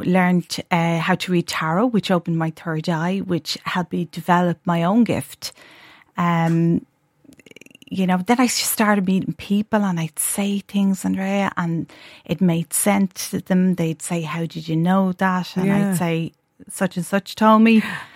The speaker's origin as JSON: {"language": "English", "town": "Dublin", "region": "Leinster", "country": "Ireland", "tie": "born or raised there", "said": "growing up in Dublin in the 1970s"}